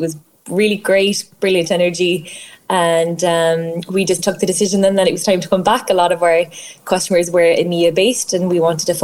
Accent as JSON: {"language": "English", "town": "Cork", "region": "Munster", "country": "Ireland", "accent": "Cork", "said": "At the moment, our new base is down in Cork. My accent probably has given it away. I'm a very proud Cork woman, and I'm really enjoying my time back in Cork."}